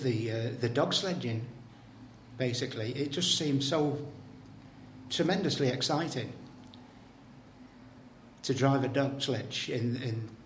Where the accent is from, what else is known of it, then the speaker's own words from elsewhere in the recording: Warrington, North West England, United Kingdom; born there; I was born in Warrington.